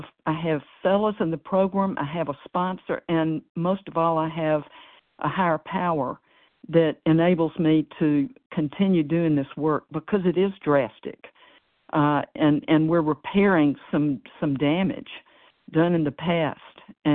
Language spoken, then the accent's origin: English; Tennessee, United States; I'm from Tennessee.